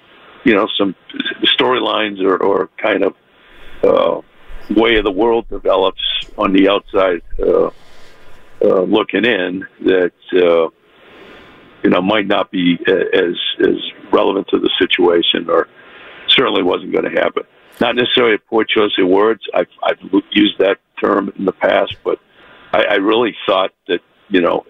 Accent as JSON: {"language": "English", "region": "New England", "country": "United States", "tie": "born or raised there", "said": "I'm an East Coaster, a New England, person as I grew up. So I'm used to the noise."}